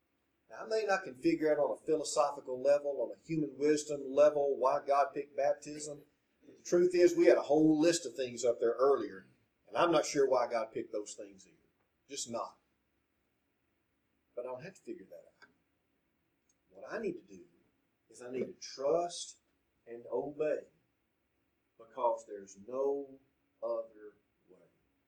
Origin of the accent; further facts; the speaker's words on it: Texas, United States; Okay, I'm from East Texas, y'all. All y'all.